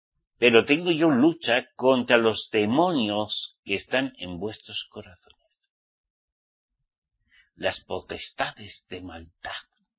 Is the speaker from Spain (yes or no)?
yes; Spain; Yo nací en España, soy español, ok, porque nací en España, ok. Pero ante los ojos de Yahweh soy israelita